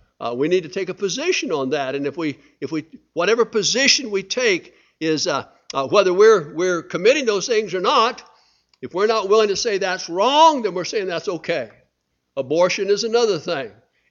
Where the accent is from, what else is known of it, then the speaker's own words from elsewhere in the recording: United States; I was born physically free because I'm an American. Thank God for that. Amen. And let me say too about that, that though my freedom cost me nothing, I was born into a free family and in a free land